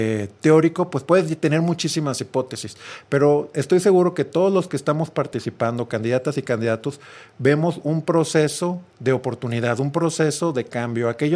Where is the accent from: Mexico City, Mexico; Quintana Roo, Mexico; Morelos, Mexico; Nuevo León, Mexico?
Nuevo León, Mexico; pues yo soy de Nuevo León y cuando tengo que hacer un trámite de la Suprema Corte me tengo que trasladar.